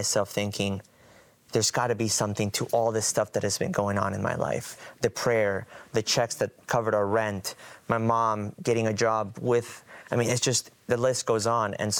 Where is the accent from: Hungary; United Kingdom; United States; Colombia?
Colombia; I'm originally from Colombia, and so you kind of get that basic foundation of, you know, do's and don'ts